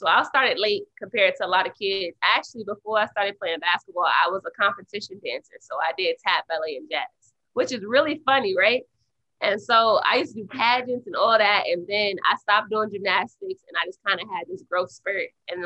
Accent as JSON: {"language": "English", "town": "Minneapolis", "region": "Minnesota", "country": "United States", "tie": "born or raised there", "said": "I'm from Minneapolis, Minnesota, born and raised."}